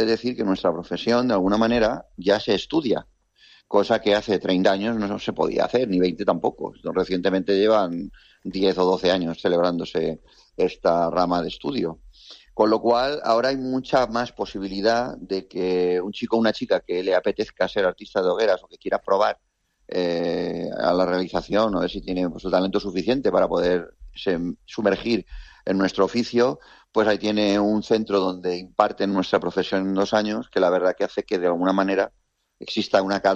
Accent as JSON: {"language": "Spanish", "town": "Elda", "region": "Valencian Community", "country": "Spain", "said": "yo ahora, por ejemplo, tengo 48 años. Cuando yo empecé en esto, yo soy de Elda, allí no habían talleres"}